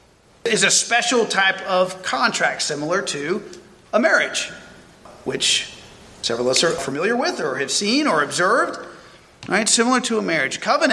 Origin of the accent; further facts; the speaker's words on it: Georgia, United States; moved away; Just like I grew up in Georgia, and I now no longer live in Georgia